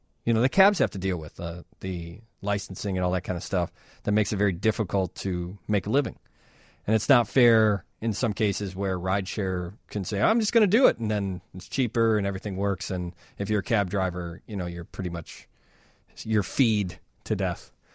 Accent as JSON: {"language": "English", "town": "Chicago", "region": "Illinois", "country": "United States", "tie": "born or raised there", "said": "as I'm 41 years old, and I grew up in Chicago taking cabs."}